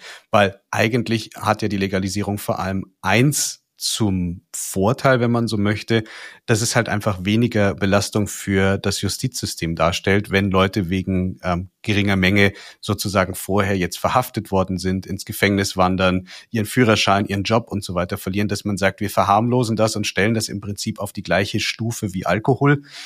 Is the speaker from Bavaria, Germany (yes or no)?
yes; Bavaria, Germany; gerade bei uns in Bayern